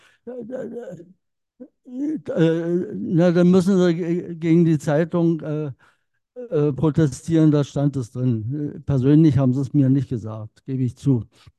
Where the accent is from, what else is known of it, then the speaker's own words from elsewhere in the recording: Storkow, Brandenburg, Germany; ich komme aus Storkow.